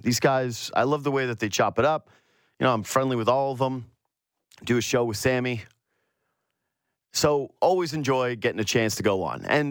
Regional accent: Canada; there are few bad feelings as a Canadian, or I bet as anybody who lives in a cold weather climate

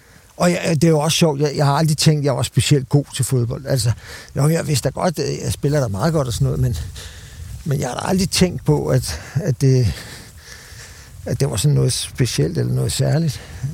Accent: Frederiksberg, Capital Region of Denmark, Denmark; Jeg voksede op på Frederiksberg.

